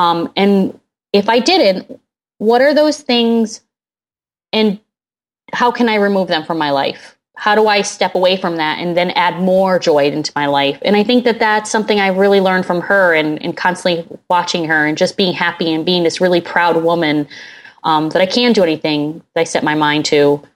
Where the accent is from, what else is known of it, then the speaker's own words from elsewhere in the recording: Connecticut, United States; also born or lived in Jersey City / Hoboken; I'm from Connecticut. Same difference. Listen, I lived in Jersey. It was in Jersey City and Hoboken. It's all rubbed off on me.